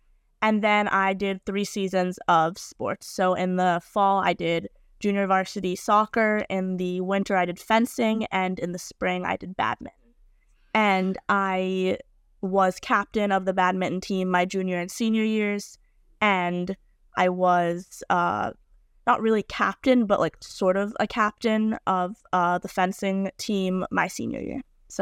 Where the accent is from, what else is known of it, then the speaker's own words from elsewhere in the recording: New York City, New York, United States; So I'm from New York City and I went to the Marymount School of New York